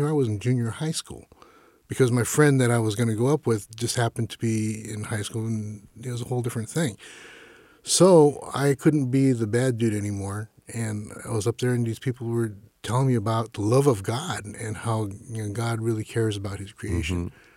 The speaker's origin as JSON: {"language": "English", "town": "East Los Angeles", "region": "California", "country": "United States", "tie": "born or raised there", "said": "I grew up in East L.A., so I tell everybody, it's somewhere between, you know, enchiladas and barbecue with a little spiritual sauce on the side."}